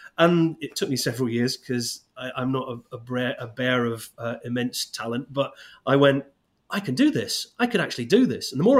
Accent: Scotland, United Kingdom; I grew up in the Highlands of Scotland.

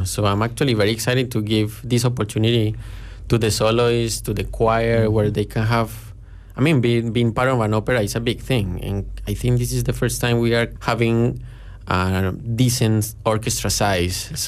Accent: Colombia; I'm from Colombia, South America, right in the top corner of South America.

